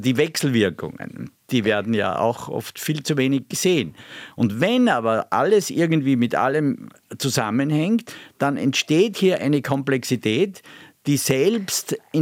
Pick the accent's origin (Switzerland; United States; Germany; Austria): Austria; so wie als Österreicher würde ich sagen